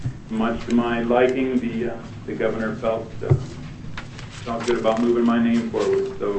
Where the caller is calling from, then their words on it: Talkeetna, Alaska, United States; I'm online from Talkeetna.